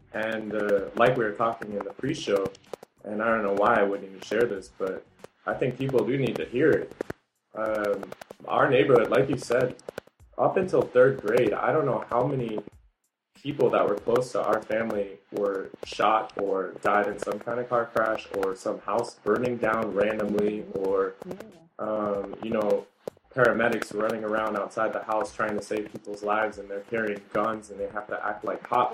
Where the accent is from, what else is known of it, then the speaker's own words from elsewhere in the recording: St. Louis, Missouri, United States; I grew up 15th in South St. Louis